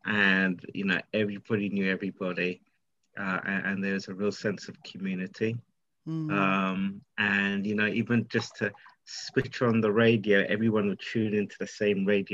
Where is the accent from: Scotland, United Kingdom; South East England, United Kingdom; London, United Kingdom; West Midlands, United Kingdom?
London, United Kingdom; I grew up in Fulham and Wandsworth.